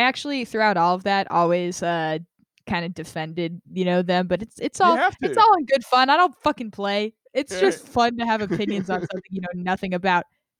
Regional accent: Las Vegas, Nevada, United States; Well, you grew up in Georgia, and I grew up in Las Vegas, which has the most epic New Year's celebrations ever outside of New York City.

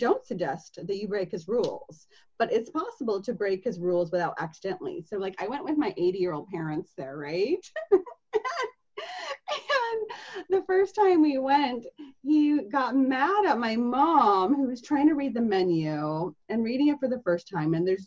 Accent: Seattle, Washington, United States; so I'm from Seattle. I live in Seattle and stuff.

